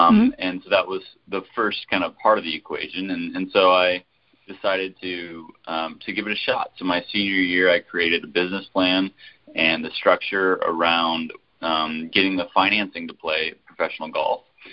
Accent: Hutchinson, Kansas, United States; I grew up in Hutchinson, Kansas, so we lived a mile away from one of the best golf courses in America.

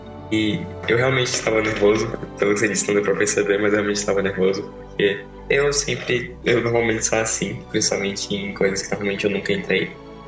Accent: Northeast Brazil, Brazil; só que com adaptação mais nordestina, que é de onde eu venho.

